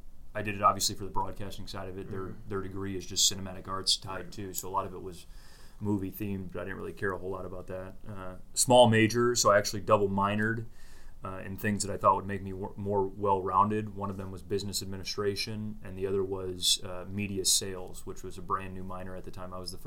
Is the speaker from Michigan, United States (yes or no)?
yes; Clinton Township, Michigan, United States; I'm from Metro Detroit area, Clinton Township, St. Clair Shores area, and went to Lancers High School.